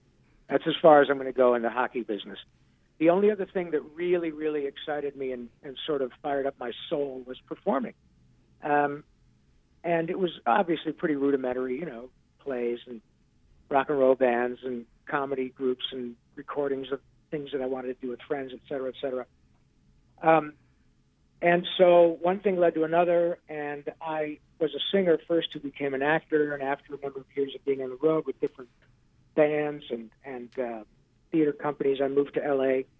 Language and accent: English; Michigan, United States; a kid growing up in Michigan, I wanted to be a hockey player more than anything.